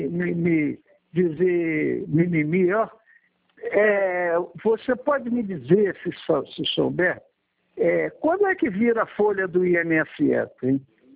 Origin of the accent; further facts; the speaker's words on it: Rio de Janeiro, Brazil; Eu sou do Rio de Janeiro.